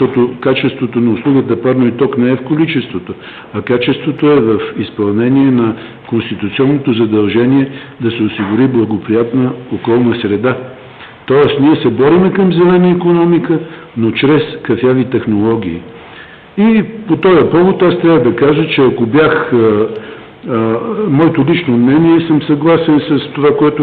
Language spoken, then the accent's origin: Bulgarian; Sofia, Sofia City, Bulgaria; А София, аз съм коренях софиянец, да не мислите